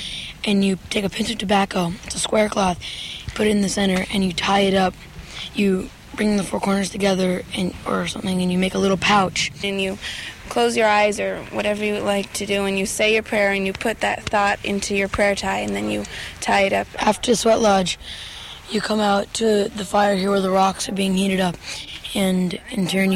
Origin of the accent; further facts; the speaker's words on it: Schaumburg, Illinois, United States; I'm 12, and I come from the Chicago area, Schaumburg, Illinois.